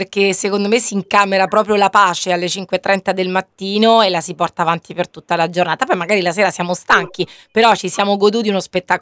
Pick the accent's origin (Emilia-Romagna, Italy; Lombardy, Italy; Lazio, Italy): Lazio, Italy; Latina; siamo di questa città, siamo di Latina.